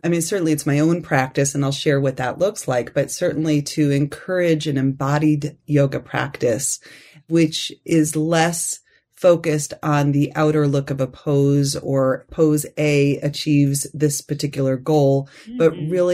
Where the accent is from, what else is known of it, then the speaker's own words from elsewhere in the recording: New York, United States; So I grew up in New York, and we would go to Pennsylvania and other areas to go to these places.